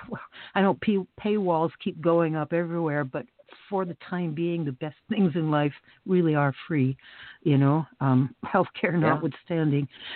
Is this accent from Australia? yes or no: no; Canada; I'm Canadian, so I'm like above, I'm north of the border of all this